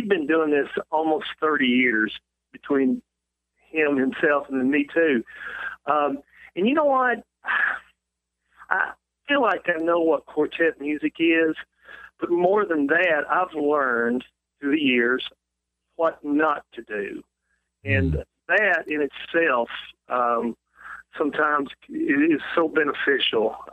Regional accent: Louisville, Kentucky, United States; also born or lived in Panama City, Florida; now in Pigeon Forge, United States; I was born in Panama City, Florida. My dad was stationed at Tyndall Air Force Base, and I lived there till I was four. Then we moved to Louisville, Kentucky, and I stayed there up until about 16 years ago, and then I moved to Pigeon Forge

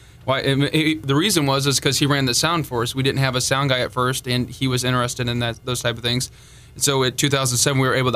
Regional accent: Midwest, United States; We grew up in the Midwest, and so Southern Gospel wasn't exactly readily available to us.

